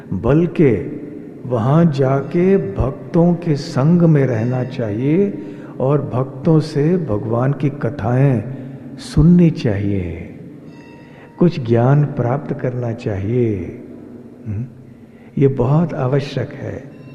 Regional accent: India; born there; हमारा सौभाग्य है कि हमारा जन्म भारतवर्ष में हुआ है।

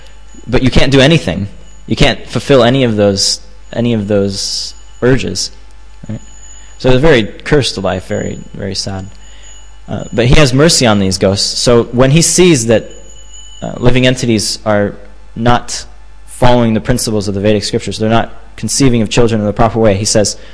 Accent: Florida, United States; But if you go to, you know, warmer countries, like I'm from Florida, or, you know, other California, different places in America

